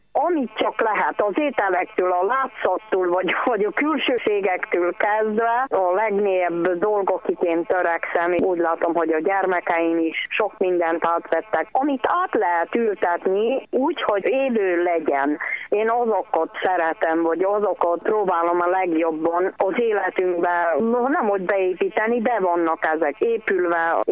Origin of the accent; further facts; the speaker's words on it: Diószén, Bacău County, Romania; also born or lived in Klézse; én Csángóföldön születtem, Diószén és Klézse volt az én két helyem, amit nagyon ismertem, mert édesanyám Klézsén született, mindig visszavágyott az ő szülőfalujába